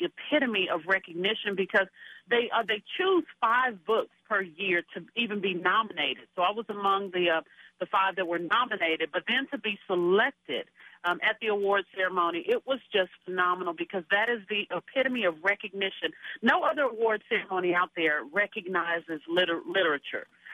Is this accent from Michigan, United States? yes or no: no; Arkansas, United States; I'm originally from Arkansas, so I was actually shocked to be nominated